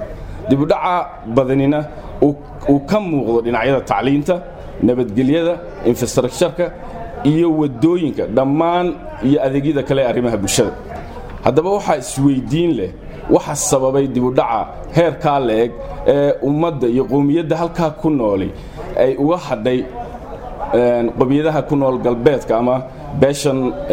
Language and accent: Somali; Las Anod, Sool, Somalia; born there; also born or lived in Mogadishu; anigu waxaan ka soo jeedaa oo aan ku dhashay gobolka Sool, magaalada Laascaanood. Waxaan ahay muwaadin reer Soomaaliland ah oo ka soo jeeda gobolada Bariga, Sool, Sanaag iyo Cayn.